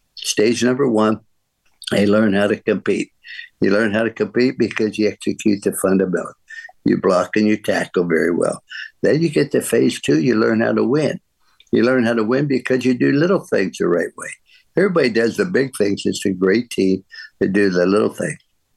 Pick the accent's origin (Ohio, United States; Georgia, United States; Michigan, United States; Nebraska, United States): Ohio, United States; I went to school in Ohio. I was raised in Ohio.